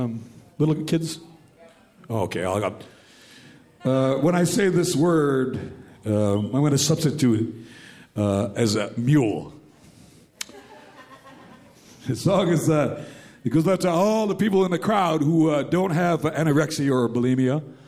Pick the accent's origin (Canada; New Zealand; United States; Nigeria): Canada; Ontario; now in North Vancouver, Canada; I'm Mohawk Turtle Clan. I come from the Six Nations in the southern Ontario, but I've been living in North Vancouver for 11 years, and I've now made BC my home